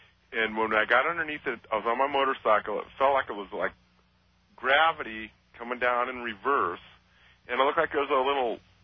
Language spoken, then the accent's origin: English; Vaughan, Washington, United States; I'm from Vaughan, Washington.